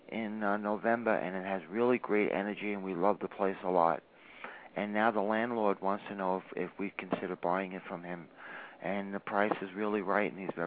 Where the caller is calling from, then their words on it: Maine, United States; I'm up in northern Maine, right next to Canada. I might as well be in Canada.